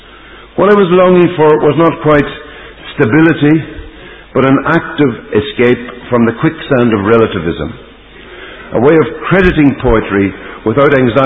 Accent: Northern Ireland, United Kingdom; moved away; this was certainly corroborated by the experience of having been born and brought up in Northern Ireland and having lived with that place, though not in it, for the last quarter of a century.

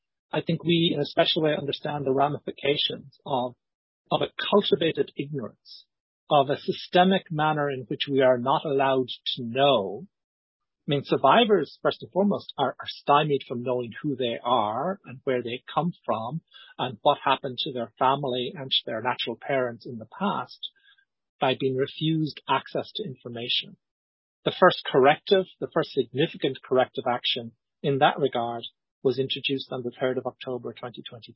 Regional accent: Ireland; born there; I can walk into the GRO and ask for my birth certificate as an Irish citizen, person who's born in Ireland.

